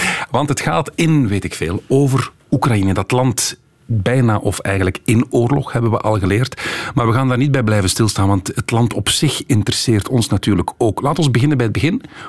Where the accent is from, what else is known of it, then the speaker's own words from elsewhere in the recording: Flanders, Belgium; Wij Vlamingen, wij trekken